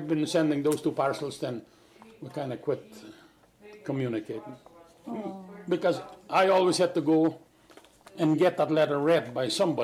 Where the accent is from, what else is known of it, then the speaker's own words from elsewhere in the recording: Canada; I told her in Polish, I said, I am from Canada.